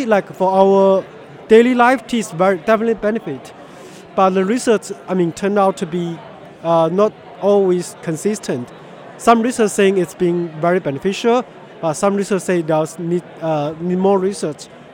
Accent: Fujian, China; because I'm from the place. Well, because the Boston Tea Party, the tea that dumped it, originate from Fujian, China, my hometown

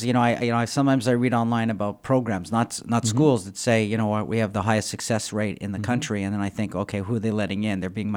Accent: Quebec, Canada; I'm not from Massachusetts, so I didn't go to a four-year university. The way they worked it in Quebec is they do 2 years community college.

